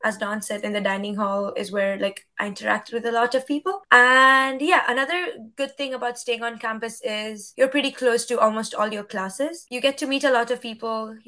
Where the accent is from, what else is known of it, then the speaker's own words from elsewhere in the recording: Kenya; also born or lived in India; I'm an international student from Kenya. I was born in India, Gujarat, brought up in Kenya